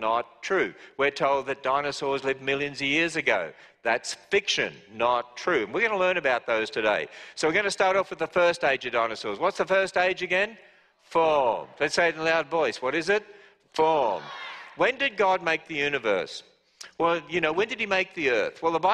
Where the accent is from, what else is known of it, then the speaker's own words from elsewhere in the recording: Australia; I come from Australia